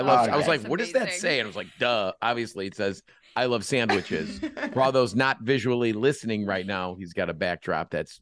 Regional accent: Chicago, Illinois, United States; now in River Forest, United States; I'm born and raised in Chicago and born on the Northwest Side, lived in the Galewood neighborhood till I was about 11. Then we moved to River Forest. And that's where I still live, in River Forest.

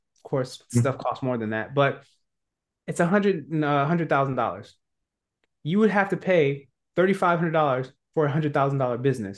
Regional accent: California, United States; also born or lived in New York / Pennsylvania; even though I'm from Cali, I've gone to where the growth is.

